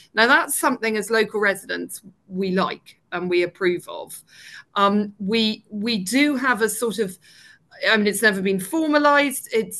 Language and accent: English; Aino, South East England, United Kingdom; also born or lived in Banbury; I was born in Banbury, so I was born north, but I was brought up just south in a village called Aino